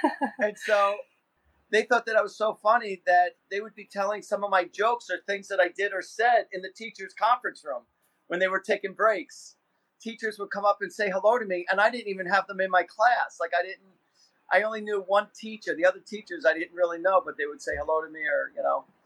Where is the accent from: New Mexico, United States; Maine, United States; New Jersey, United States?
New Jersey, United States; as far as growing up in Jersey and a rural neighborhood, and I had like about 20 friends around the neighborhood.